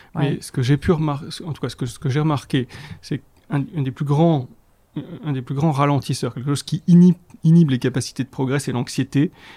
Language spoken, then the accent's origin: French; Switzerland; born there; je suis né en Suisse, je suis franco-suisse